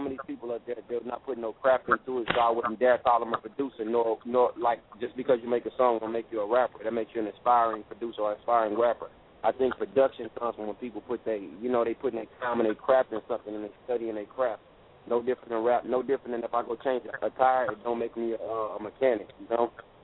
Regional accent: El Paso, Texas, United States; You know, El Paso, they doing their thing out there. So, you know, I love my hometown, my home state, man.

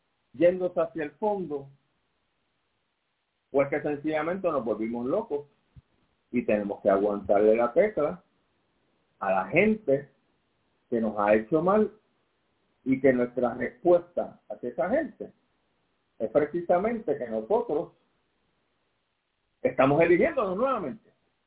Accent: Puerto Rico; no solamente como puertorriqueños, sino como seres humanos

